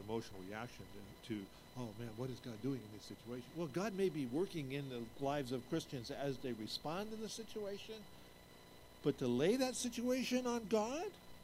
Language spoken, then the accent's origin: English; United States; That's what happens to me if I go out into your village because I'm American.